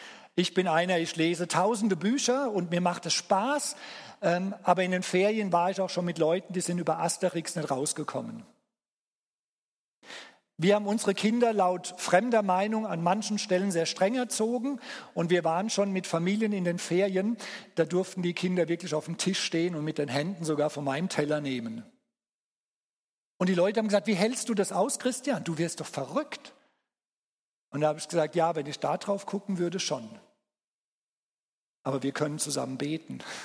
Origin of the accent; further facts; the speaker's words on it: Germany; now in Switzerland; Können wir als Deutsche in der Schweiz leben?